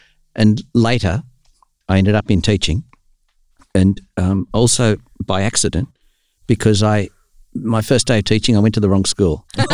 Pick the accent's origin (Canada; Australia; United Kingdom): Australia; Sydney, New South Wales; I grew up in Kensington, Randwick and then Kensington in Sydney.